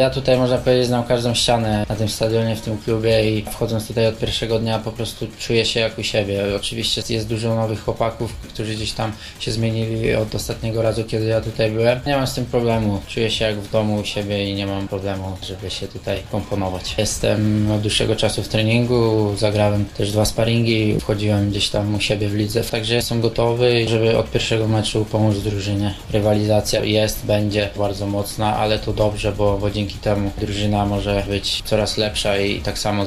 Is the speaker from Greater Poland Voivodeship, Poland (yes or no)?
yes; Poznań, Greater Poland Voivodeship, Poland; Jest to powrót do domu, no bo tutaj się wychowałem